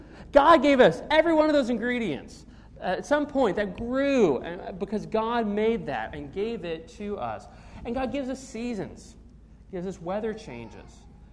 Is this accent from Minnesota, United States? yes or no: yes; Minnesota, United States; I'm from Minnesota.